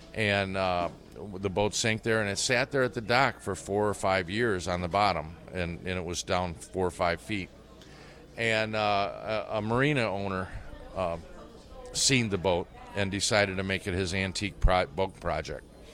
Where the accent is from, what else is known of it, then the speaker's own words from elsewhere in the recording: Algonac, Michigan, United States; Algonac. I grew up in Algonac, and I had varnish in my veins from a very young age.